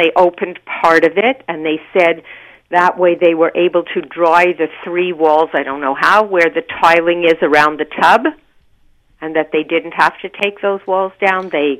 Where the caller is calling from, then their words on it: Montreal, Quebec, Canada; No, I'm calling from Montreal, but I have an apartment in Florida